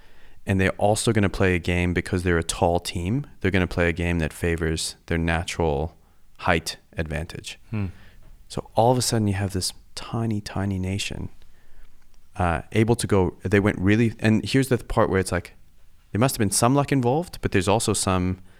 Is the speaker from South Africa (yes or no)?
yes; South Africa; I grew up in South Africa